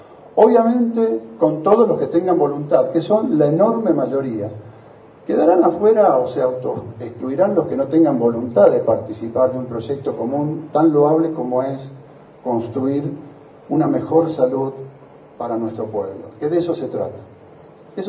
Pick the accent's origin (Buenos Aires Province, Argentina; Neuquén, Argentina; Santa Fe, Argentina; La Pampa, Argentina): Buenos Aires Province, Argentina; somos argentinos, somos bonaerenses.